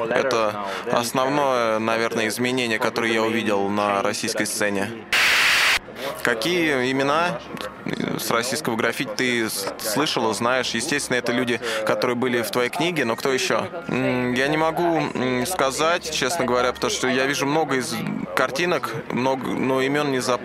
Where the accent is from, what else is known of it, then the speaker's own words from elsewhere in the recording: Germany; я из Германии, рисую граффити.